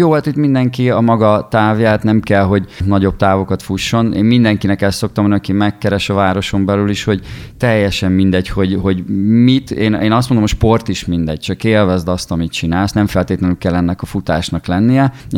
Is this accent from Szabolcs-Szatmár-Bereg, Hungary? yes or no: yes; Szabolcs-Szatmár-Bereg, Hungary; mert nyírségi gyerek vagyok